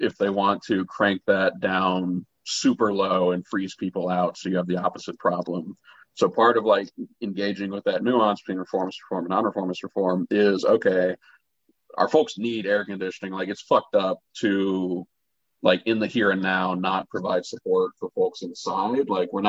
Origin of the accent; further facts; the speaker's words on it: Texas, United States; And we're from Texas. I'm from Texas.